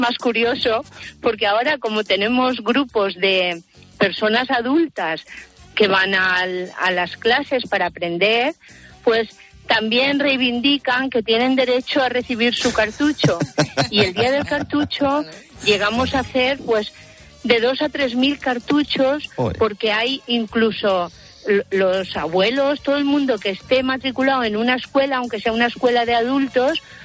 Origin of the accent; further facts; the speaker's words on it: Santa Pola, Valencian Community, Spain; Mi pueblo es Santa Pola, Alicante, Santa Pola, un pueblecito marinero.